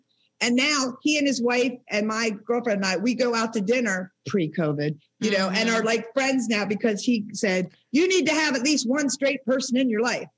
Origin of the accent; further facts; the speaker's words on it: Pennsylvania, United States; I'm from Pennsylvania. We don't talk about that.